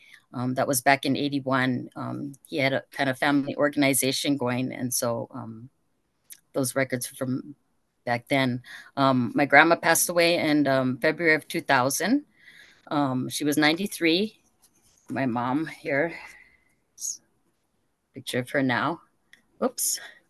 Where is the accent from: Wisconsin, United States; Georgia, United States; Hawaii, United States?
Hawaii, United States; now in Los Angeles, United States; our roots are from, is from the Big Island. I was born and raised in Oahu, but then I also lived on the mainland and now I've been in LA and that's where I am for a long time.